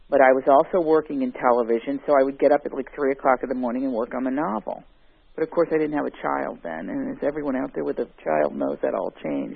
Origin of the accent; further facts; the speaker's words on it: Big Stone Gap, Virginia, United States; I came from a place, you know, 6 years old, and 6 years old is really great because you can really remember stuff. And I did not want to move down to Virginia